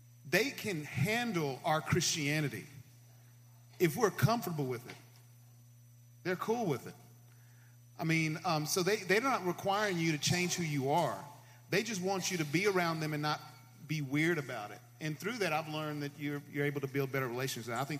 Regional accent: Memphis, Tennessee, United States; I grew up here in Memphis

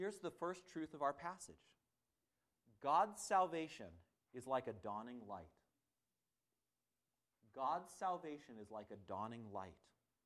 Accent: Whidbey Island, Washington, United States; Growing up on Whidbey Island, every year it was an annual tradition that our school would go on a field trip to Fort Casey.

